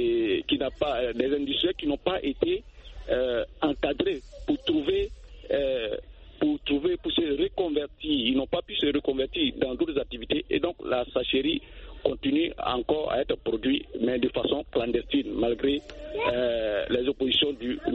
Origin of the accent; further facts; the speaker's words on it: Côte d’Ivoire; Chez nous, en Côte d'Ivoire